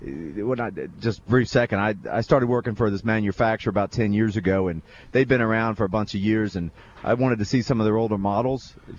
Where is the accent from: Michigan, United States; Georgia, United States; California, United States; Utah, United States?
Georgia, United States; Atlanta; We're from Atlanta, and I kind of like a more Carolina type of style of barbecue.